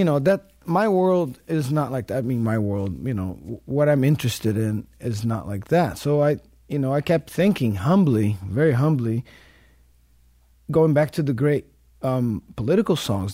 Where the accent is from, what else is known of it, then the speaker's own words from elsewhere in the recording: Brazil; now in United States; I'm from Brazil. And I moved to the United States slowly because of work with … first and then … all that. It's been 7 years now.